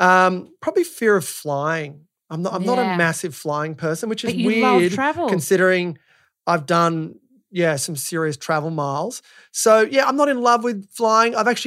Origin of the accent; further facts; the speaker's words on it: Mossman, Queensland, Australia; born there; So I was born in the Hard Knocks of Mossman, which is obviously a joke.